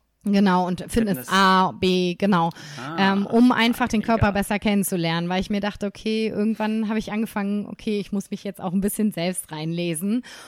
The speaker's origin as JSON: {"language": "German", "town": "Nuremberg", "region": "Bavaria", "country": "Germany", "said": "Komme ich mal wieder in meine Heimat zurück."}